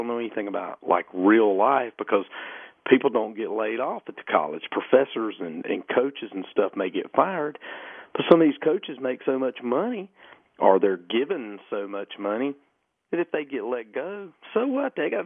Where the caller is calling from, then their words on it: North Carolina, United States; up in Lincoln County.